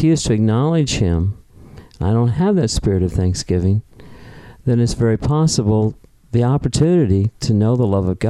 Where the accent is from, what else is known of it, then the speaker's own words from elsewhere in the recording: United States; I'm an American, and though I enjoy my freedom in America, and I am an American citizen